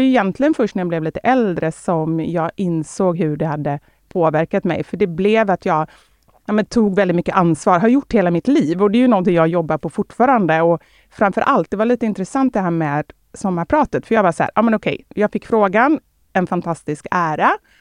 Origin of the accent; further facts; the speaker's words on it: Gothenburg, Västra Götaland County, Sweden; Kortedala. Det är alltså en förort utanför Göteborg där jag växte upp ihop med min mamma.